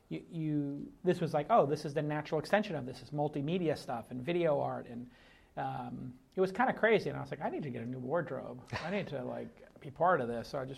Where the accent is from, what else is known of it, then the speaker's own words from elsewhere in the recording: Brooklyn, New York, United States; And I was a kid from Brooklyn, and I was still living in Brooklyn at the time